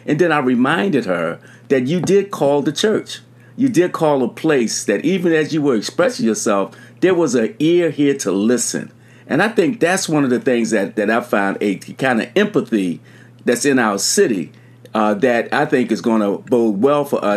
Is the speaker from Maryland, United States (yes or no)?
yes; Baltimore, Maryland, United States; I grew up in Baltimore.